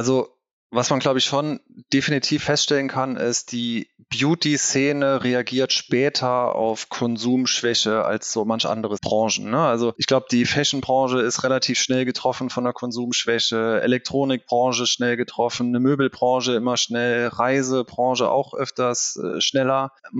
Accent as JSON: {"language": "German", "town": "Trier", "region": "Rhineland-Palatinate", "country": "Germany", "tie": "born there", "said": "Bin gebürtiger Trierer"}